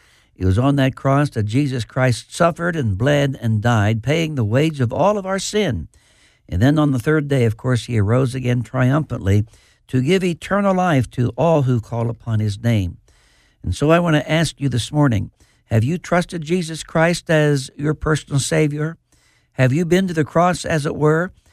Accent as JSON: {"language": "English", "region": "Pennsylvania", "country": "United States", "tie": "born or raised there", "said": "even as a child growing up in Fayette County in western Pennsylvania, I always loved the Bible."}